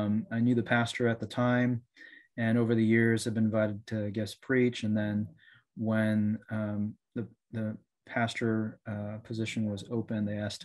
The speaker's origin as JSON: {"language": "English", "town": "Atlanta", "region": "Georgia", "country": "United States", "tie": "born or raised there", "said": "So I am a Korean … not a Chinese … growing up in Atlanta, went to Korean churches, went away for college, went away for seminary, came back"}